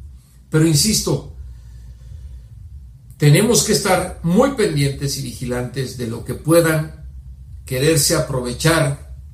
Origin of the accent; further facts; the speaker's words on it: Mexico; Estamos dolidos, pero no somos tontos los mexicanos.